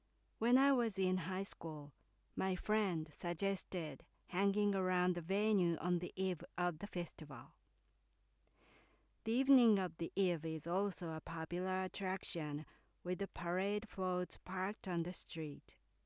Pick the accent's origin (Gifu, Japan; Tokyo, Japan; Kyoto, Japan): Kyoto, Japan; English is a second language; My hometown is in Kyoto, which is a popular tourist destination in Japan.